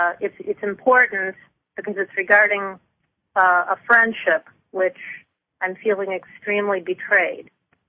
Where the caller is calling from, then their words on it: Michigan, United States; in Michigan.